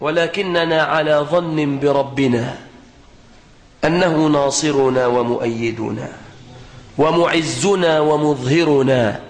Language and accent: Arabic; Egypt; أسأل الله أن يحفظ على بلادنا مصر أمنها وأمانها،